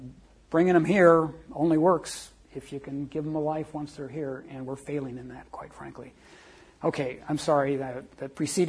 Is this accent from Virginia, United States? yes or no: no; Spokane, Washington, United States; I'm from Spokane.